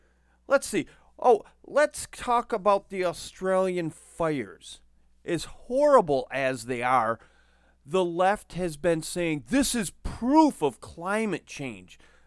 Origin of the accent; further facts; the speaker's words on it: Michigan, United States; this bill was introduced by U.S. Representative Alyssa Slotkin, who is a Democrat from my home state